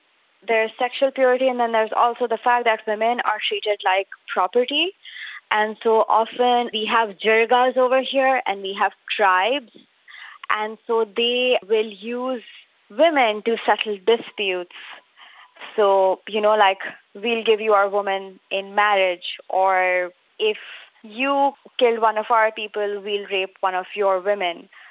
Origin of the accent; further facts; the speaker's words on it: Karachi, Sindh, Pakistan; I'm from Karachi. So Karachi is one of the cities of Pakistan, and we are in Sindh, which is a province.